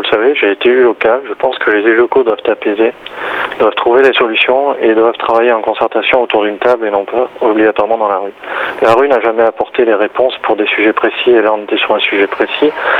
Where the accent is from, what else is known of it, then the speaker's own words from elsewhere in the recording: Nouvelle-Aquitaine, France; Pour ma part, moi je suis de la Corrèze